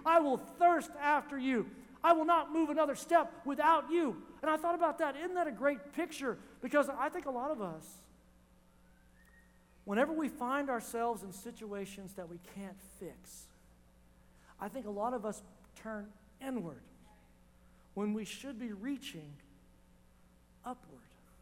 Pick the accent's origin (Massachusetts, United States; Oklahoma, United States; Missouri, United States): Oklahoma, United States; I don't care where you're from. I'm from Oklahoma.